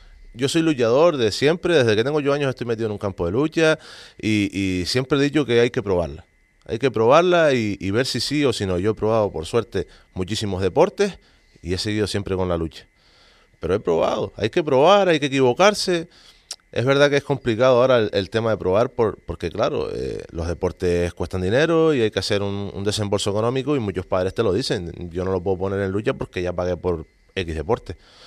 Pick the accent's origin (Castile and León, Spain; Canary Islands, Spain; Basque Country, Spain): Canary Islands, Spain; Tenerife; born there; now in Fuerteventura, Spain; yo no nací en Fuerteventura, yo nací en Tenerife, y mi familia luchadora era de Fuerteventura.